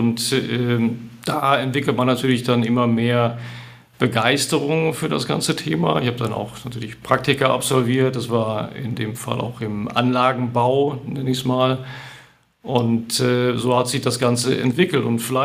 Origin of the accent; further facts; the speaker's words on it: Grevenbroich, North Rhine-Westphalia, Germany; ich bin Kind des Rheinlands, des Rheinischen Reviers, wenn man sogar genau sagen möchte. Ich bin geboren in Grevenbroich, das liegt so 30 Kilometer weg von Köln.